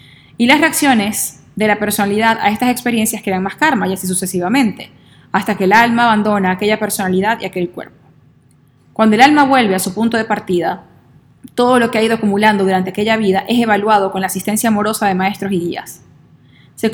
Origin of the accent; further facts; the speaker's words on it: Zulia, Venezuela; que soy latina y que soy maracucha